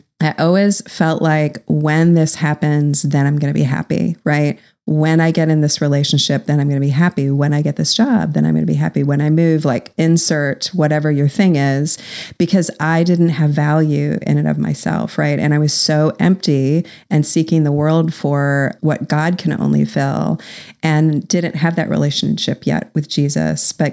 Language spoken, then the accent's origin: English; Ohio, United States; I grew up in Ohio in an upper middle class home that looked really great on the outside.